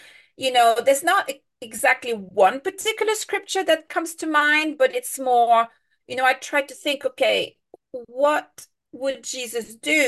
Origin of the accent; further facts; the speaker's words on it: France; moved away as an adult; now in London, United Kingdom; I'm French. I grew up in France in a totally non-religious family. And then I moved to London at the age of 21.